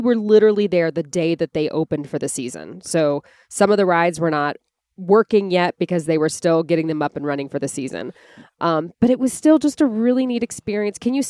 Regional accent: Columbus, Ohio, United States; Yeah, and I grew up in Columbus, Ohio, you know, with Jack Hanna.

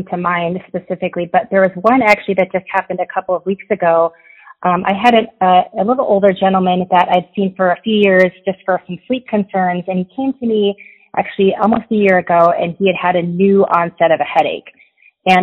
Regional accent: Minnesota, United States; moved away as an adult; I did not grow up in Utah, so I grew up in Minnesota, and I joined the military.

